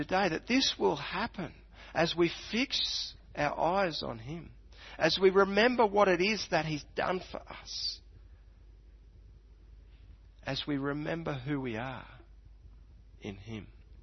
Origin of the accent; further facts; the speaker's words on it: Australia; you know, hey, it's part of being an Aussie. It's just part of who I am. I talk out of the corner of my mouth.